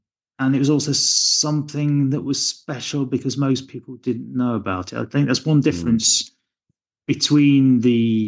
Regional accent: Nottingham, East Midlands, United Kingdom; I come from Nottingham, which is in central England and in the Midlands, the East Midlands, in fact.

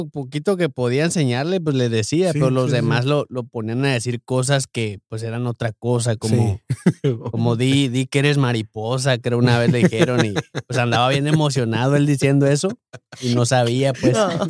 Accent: Mexico; now in United States

